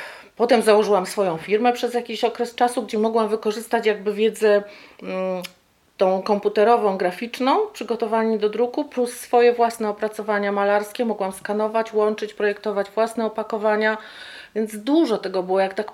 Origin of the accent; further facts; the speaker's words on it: Andrychów, Lesser Poland, Poland; born there; Jestem Andrychowianką z urodzenia … urodziłam się w 1960 roku.